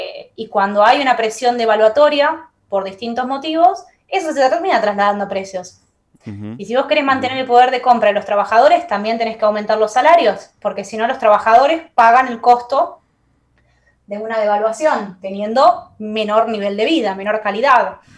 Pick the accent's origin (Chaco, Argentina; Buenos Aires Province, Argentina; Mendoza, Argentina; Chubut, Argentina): Buenos Aires Province, Argentina; La Plata; yo nací en el Mondongo. Viví 22 años ahí. Y después nos mudamos con mi mamá a Tolosa.